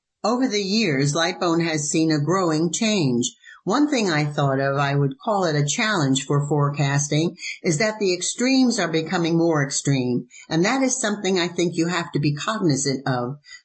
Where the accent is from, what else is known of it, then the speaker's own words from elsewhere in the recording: New Hampshire, United States; I grew up on the New Hampshire seacoast.